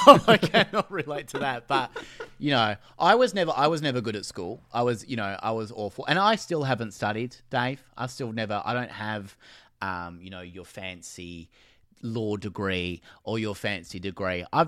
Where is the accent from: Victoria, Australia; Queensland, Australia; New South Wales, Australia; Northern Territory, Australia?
Victoria, Australia; Clayton; born there; I was born in Monash in Clayton